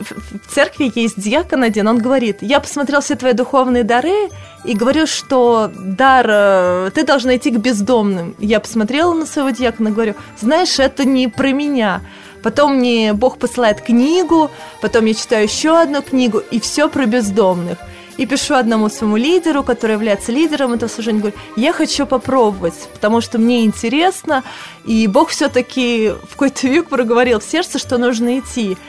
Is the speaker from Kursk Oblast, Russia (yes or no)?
no; Moscow, Russia; я выросла уже в Москве больше половины своего времени